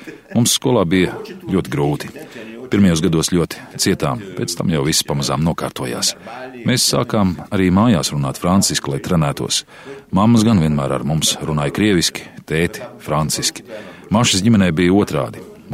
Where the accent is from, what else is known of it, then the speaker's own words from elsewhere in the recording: Belgium; Un pat dzīvojot visu mūžu Beļģijā, mēs jūtamies kā krievi, nevis kā beļģi vai francūži.